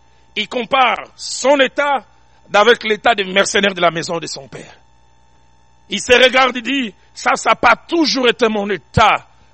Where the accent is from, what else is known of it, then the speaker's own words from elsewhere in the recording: Kinshasa, DR Congo; l'école, à l'Athénée de Kalina. Et au retour, les taxis me prenaient de l'Athénée de Kalina jusqu'à chez moi à Bandal.